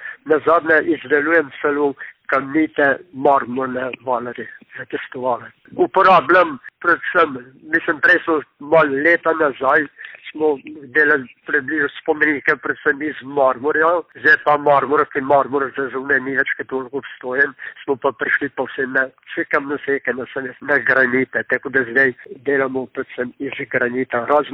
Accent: Dane, Littoral–Inner Carniola, Slovenia; also born or lived in Lož; Rojen sem bil v Ložu leta 1938, pred prvo svetovno vojno. Po približno 6 mesecih sta se starša preselila vas Dane

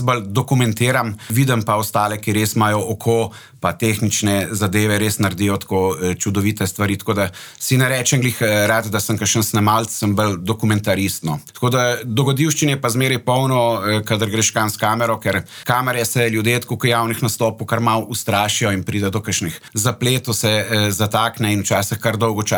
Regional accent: Inner Carniola, Slovenia; da sem Hribec v dolini, mi pravijo tudi, da sem Cerkničan, tako da vse skupaj nekako zapakiram, pa rečem, da sem Notranjec, sem povsod po malem živo

